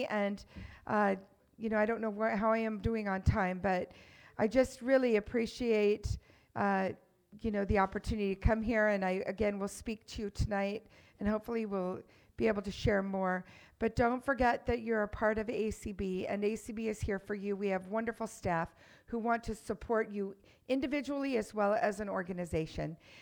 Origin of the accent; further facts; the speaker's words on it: Washington, United States; And, you know, I'm from Washington, and I have family and friends, people I care deeply about who live in the state, including my daughter, my mother.